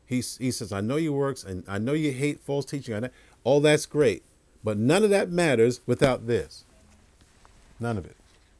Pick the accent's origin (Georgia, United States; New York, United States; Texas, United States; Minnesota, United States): New York, United States; I'm a city boy. I come from New York. You know, only thing you hear is pollution and car horns.